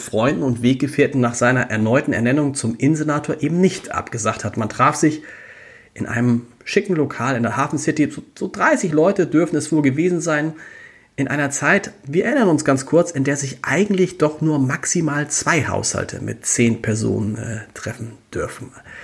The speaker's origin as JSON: {"language": "German", "region": "Hamburg", "country": "Germany", "said": "Und daran hält man sich als Hamburgerin natürlich."}